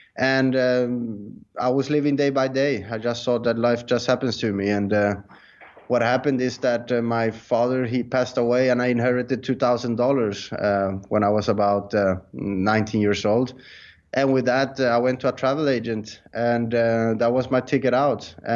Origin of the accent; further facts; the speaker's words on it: Sweden; Well, I'm originally from Sweden. I grew up there, and I knew at an early age that Sweden was not the country I want to be in. It's dark, it's cold, it's miserable.